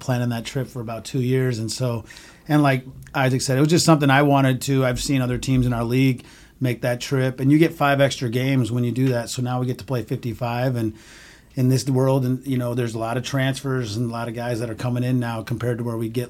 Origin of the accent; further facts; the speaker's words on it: California, United States; And so I'd never been to Hawaii, and I grew up in California